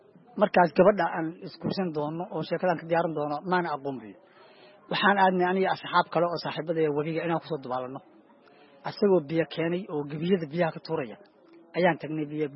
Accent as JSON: {"language": "Somali", "region": "Lower Juba", "country": "Somalia", "tie": "born or raised there", "also_born_or_lived": "Galguduud", "said": "aniga waxaan ku dhashay gobolka Galgaduud gaar ahaan degmada Cawlaq"}